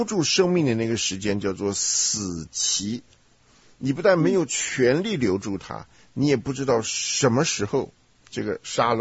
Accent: China; 又是我们中国人需要被调整或翻转过来的一个观念啊。

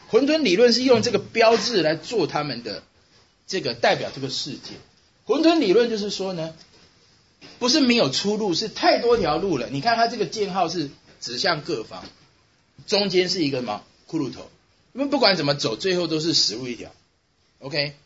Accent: Taiwan; 我从台湾来

